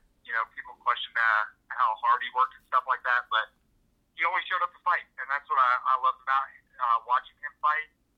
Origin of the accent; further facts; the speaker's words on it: Upper Marion, Ohio, United States; So I grew up in Upper Marion, Ohio, and got into MMA and stuff